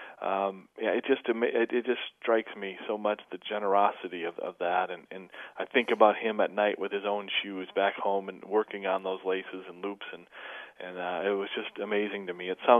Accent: Flint, Michigan, United States; born or raised there

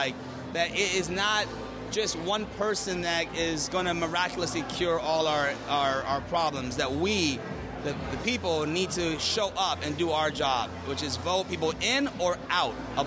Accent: Miami, Florida, United States; now in Vermont, United States; My parents are from Cuba. I'm the first person in my family born here. I'm from Miami. I moved to Vermont.

